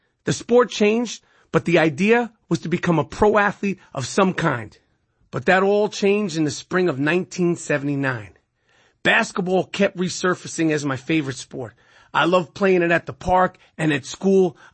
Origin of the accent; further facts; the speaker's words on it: Manhattan, New York, United States; Even as a kid growing up in Manhattan, the Philadelphia 76er Dr. J was everything to me.